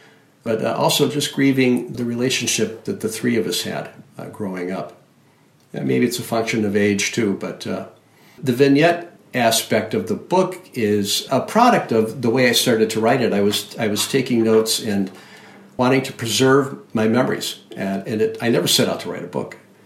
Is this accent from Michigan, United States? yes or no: yes; Detroit, Michigan, United States; Yeah, I grew up in the Detroit area in the late 50s, early 60s, and I came from a family from the South, and they arrived here with some inherent biases.